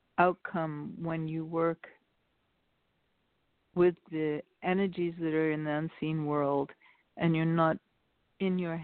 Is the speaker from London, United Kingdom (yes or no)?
no; Wales, United Kingdom; I'm actually from Wales. It's a small distinction, but it's a different country than England.